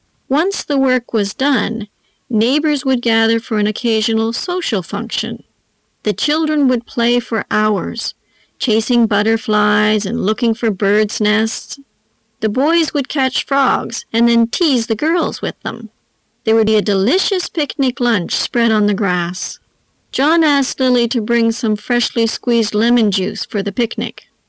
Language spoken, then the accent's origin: English; Canada; I am a Canadian